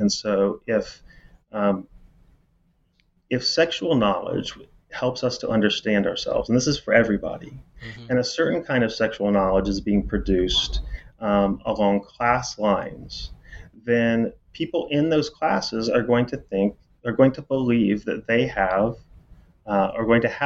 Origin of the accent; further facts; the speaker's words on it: Indiana, United States; And I'm from Indiana. And, you know, you sort of can never leave home. I mean, I'm never going back to Indiana.